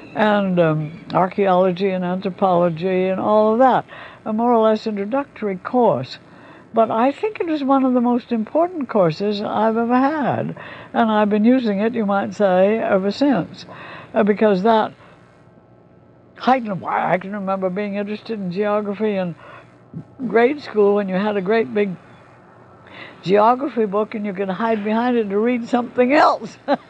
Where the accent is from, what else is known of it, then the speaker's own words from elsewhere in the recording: Massachusetts, United States; You see, I was brought up in Massachusetts, in a very different country and very different climate and weather and all